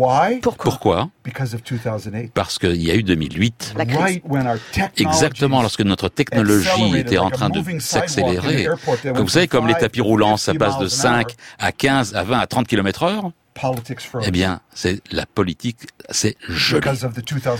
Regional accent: Minnesota, United States; French is a second language; Quand moi j'ai grandi dans le Minnesota, dans les années 50 et 60

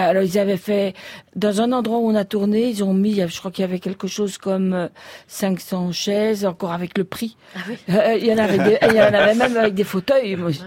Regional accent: Belgium; comme on dit chez nous en Belgique.

